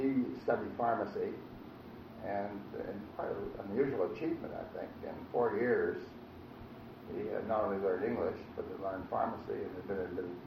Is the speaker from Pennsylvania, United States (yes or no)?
yes; Pittsburgh, Pennsylvania, United States; born there; I was born in Pittsburgh on October 15, 1912, at the old Passman Hospital, which was in the Hill District of Pittsburgh.